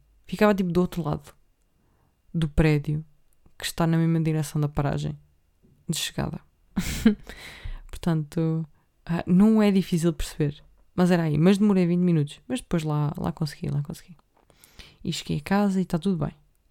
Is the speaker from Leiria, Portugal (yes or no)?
yes; Leiria, Portugal; ai, eu sou de Leiria.